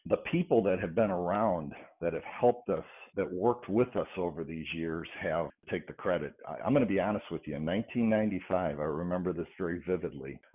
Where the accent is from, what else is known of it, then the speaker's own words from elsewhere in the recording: Detroit, Michigan, United States; Growing up in the Detroit area, you know, as our brand grew up